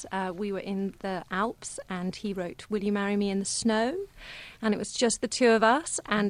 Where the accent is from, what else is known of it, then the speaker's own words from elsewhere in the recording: England, United Kingdom; Absolutely, I'm very English.